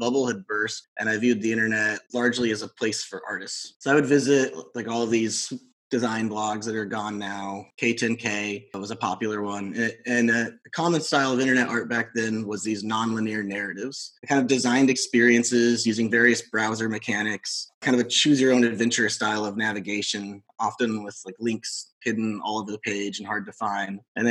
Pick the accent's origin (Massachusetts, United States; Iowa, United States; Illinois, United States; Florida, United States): Iowa, United States; Iowa City; now in New York, United States; Sure. Yeah, I grew up in Iowa City. It's a small Midwest college town, obviously very different than where I live now in New York.